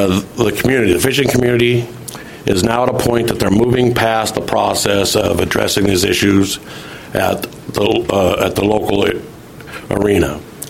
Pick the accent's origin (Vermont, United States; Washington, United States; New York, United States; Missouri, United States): Washington, United States; Yakima; I'm here from Yakima.